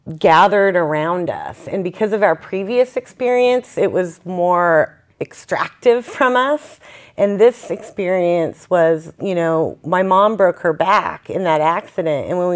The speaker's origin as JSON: {"language": "English", "town": "Burnt Ranch", "region": "California", "country": "United States", "tie": "born or raised there", "said": "Well, I grew up in Burt Ranch. My family moved there when I was 7 years old, and it was really like cemented into us through trauma."}